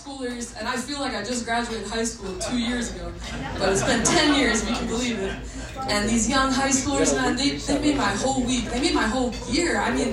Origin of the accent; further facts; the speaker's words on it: Marlboro, Massachusetts, United States; I'm from outside of Massachusetts, and I grew up in Marlboro, Massachusetts, small city in central Mass, right near Worcester.